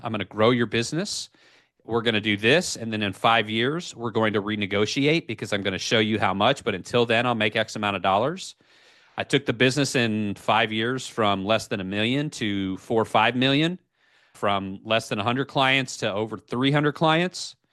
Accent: Quad Cities, United States; This is my hometown. I've moved on. He's back in my hometown, a place called the Quad Cities in Bettendorf and Davenport, Iowa, Rock Island, Moline, Illinois, right on the Mississippi River, south and west of Chicago

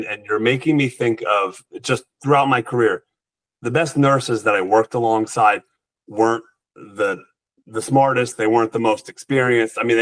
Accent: New Jersey, United States; also born or lived in Bay Area, United States; I grew up in New Jersey. I live in New Jersey now, and I love the sunrise over the water. But my wife and I lived in the Bay Area in California for 3 years

